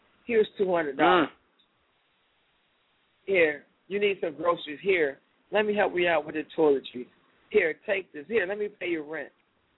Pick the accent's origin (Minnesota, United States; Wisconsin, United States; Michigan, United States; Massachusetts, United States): Michigan, United States; Detroit; Number one, my hometown, Detroit. Look at it. It's in shambles.